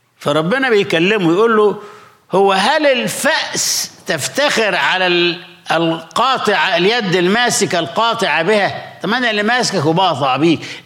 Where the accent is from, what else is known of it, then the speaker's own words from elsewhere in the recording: Egypt; في كلمة عندنا في مصر